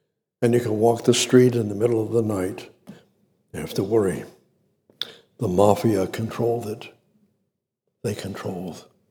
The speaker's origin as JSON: {"language": "English", "town": "Somerville", "region": "Massachusetts", "country": "United States", "tie": "born or raised there", "said": "when I was raised up in Somerville, Boston, the north end of Boston"}